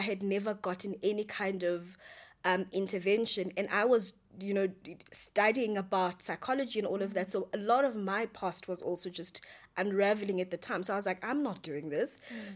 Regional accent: Lusikisiki, Eastern Cape, South Africa; I grew up in Lusikisiki. We didn't really have that much exposure into careers and all of that.

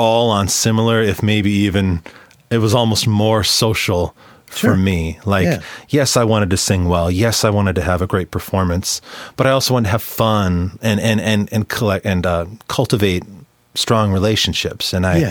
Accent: North Dakota, United States; So, you know, I'm from North Dakota, and while we were in a small, you know, we had a lot of talent in our small town

